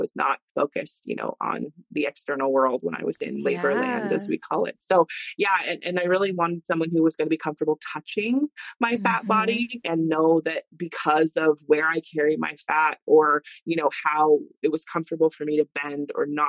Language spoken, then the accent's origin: English; Idaho, United States; I grew up in North Idaho.